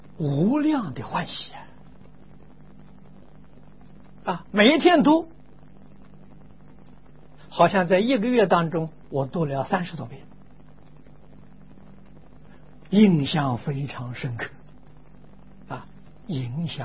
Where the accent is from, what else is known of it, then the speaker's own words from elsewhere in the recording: China; 我们中国人常讲的人情债啊